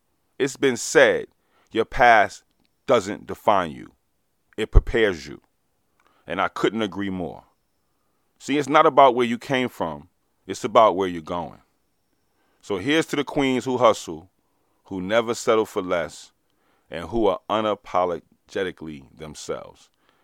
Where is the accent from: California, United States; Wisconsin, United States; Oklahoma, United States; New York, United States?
New York, United States; Roosevelt; also born or lived in Hempstead / Harlem; because I was born and raised in Roosevelt and Hempstead, Long Island. And then I moved to Harlem for a minute, and then I ended up going down south.